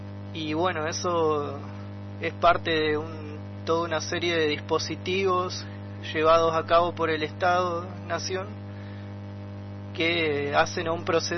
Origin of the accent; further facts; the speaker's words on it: Balcheta, Río Negro, Argentina; born there; nací en Balcheta, en la línea sur de Río Negro, lo que antiguamente era un camino transitado por los Gununa Cuna, o llamados Tehuelches, también mapuche.